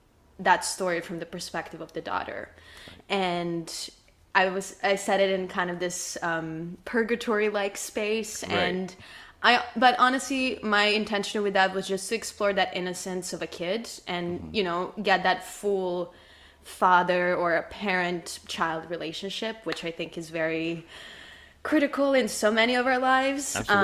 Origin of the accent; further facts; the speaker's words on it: Serbia; I was born and raised in Serbia. And my whole family's still back there.